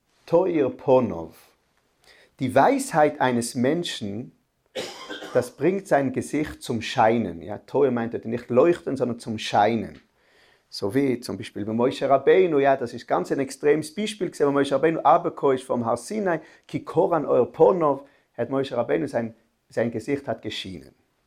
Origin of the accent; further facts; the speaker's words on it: Switzerland; ich frage das jetzt als Schweizer, ja, mit meinen Wörtern.